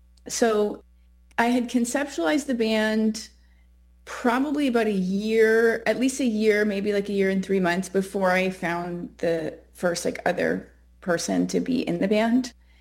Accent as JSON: {"language": "English", "country": "Canada", "lives_now": "Los Angeles, United States", "said": "I'm a Canadian living in LA."}